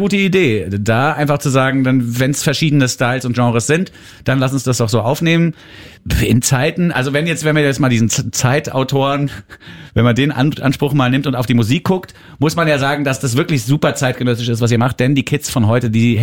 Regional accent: Bavaria, Germany; aber ich bin Bayer und in Bayern könnte man auch sagen

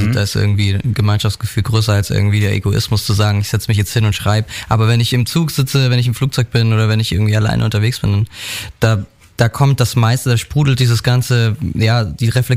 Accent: Baden-Württemberg, Germany; now in Hamburg, Germany; witzigerweise kommen wir ja alle drei aus dem Süden. Wir kommen aus derselben Ecke, in der Nähe von Stuttgart

